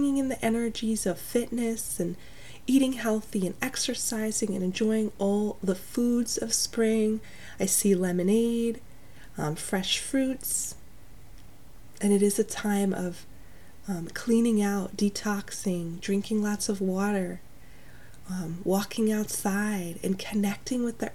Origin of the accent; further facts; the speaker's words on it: New York, United States; now in Portland, United States; But I am from New York, and we had a lot of amazing gardens there too